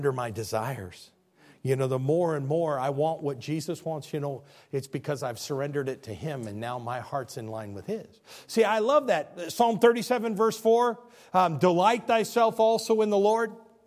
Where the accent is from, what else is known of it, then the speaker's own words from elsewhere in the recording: Midwest, United States; We're all raised that way. I'm from the Midwest.